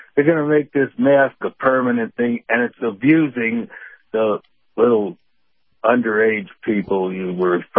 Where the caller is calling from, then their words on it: Colorado, United States; Father, and we're in Colorado